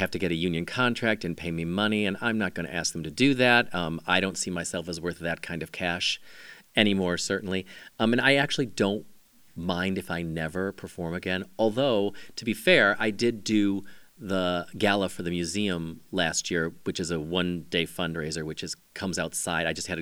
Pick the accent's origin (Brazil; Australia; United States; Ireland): Ireland; And she was Irish, and I'm Irish, so we understood this kind of fighting.